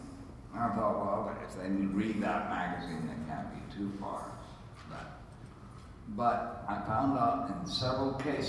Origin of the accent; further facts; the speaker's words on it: the South, United States; Sorry, I'm from the South.